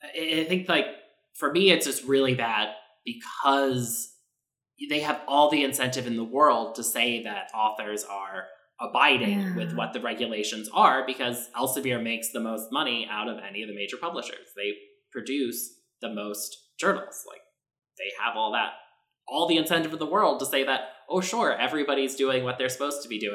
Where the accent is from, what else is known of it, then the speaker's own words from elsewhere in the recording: United States; You know, we're American here. I signed it this morning.